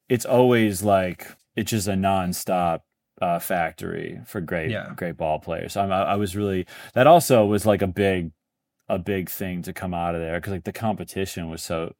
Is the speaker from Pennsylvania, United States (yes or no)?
no; Northbrook, Illinois, United States; Northbrook. Yeah, I'm from the suburbs.